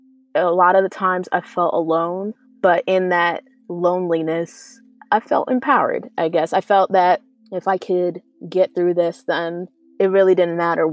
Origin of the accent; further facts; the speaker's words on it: United States; I mean, growing up outside of Washington, D.C., you have pockets of communities that are majority Black.